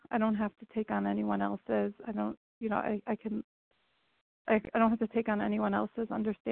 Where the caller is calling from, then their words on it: New Jersey, United States; I'm calling in from New Jersey.